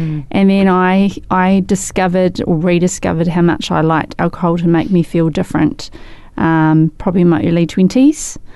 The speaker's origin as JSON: {"language": "English", "town": "Christchurch", "region": "Canterbury", "country": "New Zealand", "tie": "born or raised there", "said": "Born and bred."}